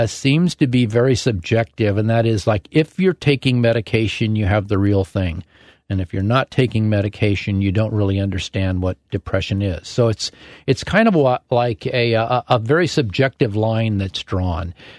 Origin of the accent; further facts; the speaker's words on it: Totem Lake, Washington, United States; I live out sort of around Totem Lake. I grew up around Totem Lake, and Totem Lake was just where 124th crosses 405.